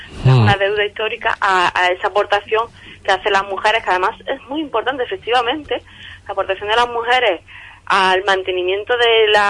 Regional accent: Villanueva de Córdoba, Andalusia, Spain; las mujeres de mi pueblo Villanueva de Córdoba, en Los Pedroches

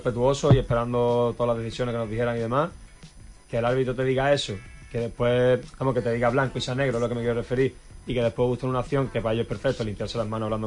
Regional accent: Huelva, Andalusia, Spain; Soy de aquí de Huelva, pero raíces tarsileñas, sí.

